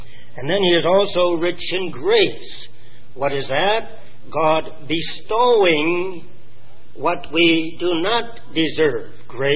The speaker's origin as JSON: {"language": "English", "country": "Canada", "tie": "born there", "said": "I was born in Canada many years ago."}